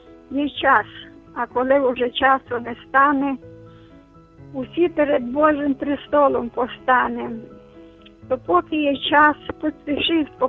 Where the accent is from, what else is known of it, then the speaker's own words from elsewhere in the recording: Chernivtsi Oblast, Ukraine; я з Чернівецької області.